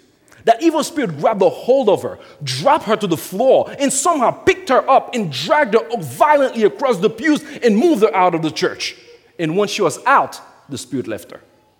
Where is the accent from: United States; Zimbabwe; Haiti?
Haiti; Folks, I'm from Haiti.